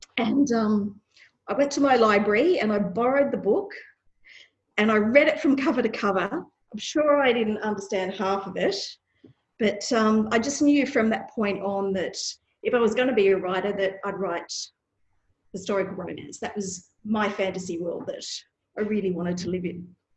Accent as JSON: {"language": "English", "country": "Australia", "said": "I'm an Australian author of historical romance"}